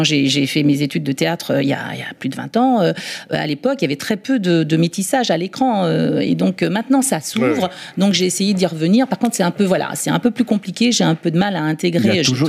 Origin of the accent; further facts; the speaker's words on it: Martinique, France; born there; je suis née en Martinique.